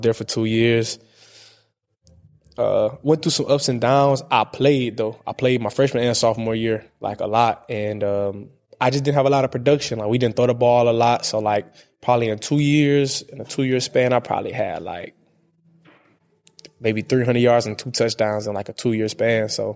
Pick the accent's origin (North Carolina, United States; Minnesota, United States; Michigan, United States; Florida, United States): Michigan, United States; Detroit; I'm from Detroit, so like, I'm 16 hours away from my family.